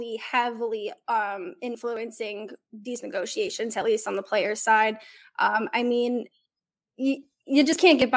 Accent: Detroit, Michigan, United States; now in Nashville, United States; Here's the kicker. I'm from Detroit. So I choose the Browns over the Lions.

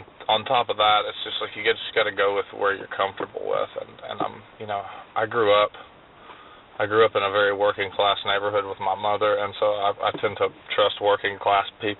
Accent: Nashville, Tennessee, United States; See, I guess being born and raised in Nashville, I understand the machine a little bit better than most people do.

